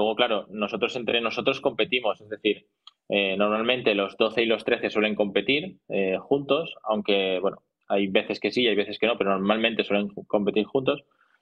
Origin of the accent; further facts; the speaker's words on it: Oliva, Valencian Community, Spain; En mi pueblo, la gran mayoría de mis amigos jugaban a fútbol.